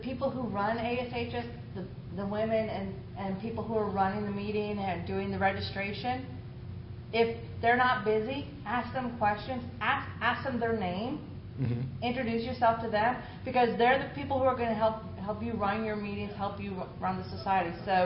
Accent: Florida, United States; I said, hi, I'm from Florida, and he goes, wow, hot there.

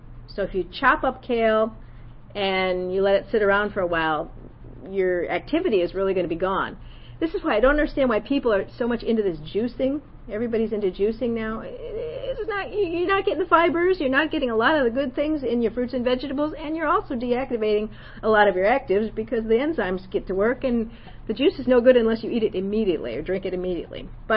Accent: North Carolina, United States; So we're from North Carolina, so we focused on North Carolina crops.

